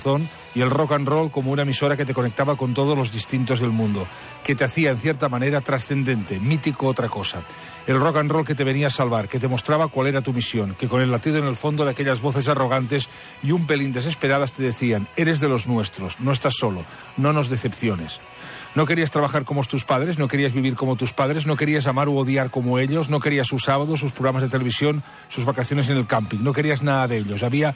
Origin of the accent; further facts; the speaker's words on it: Barcelona, Catalonia, Spain; els que som d'Horta